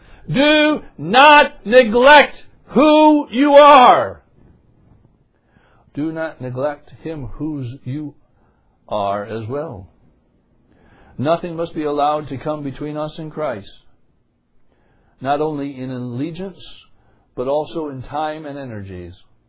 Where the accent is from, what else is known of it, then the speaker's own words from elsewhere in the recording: New York, United States; struck me because Auburn is the county seat for the county that I grew up in. It's about 25 miles from my hometown.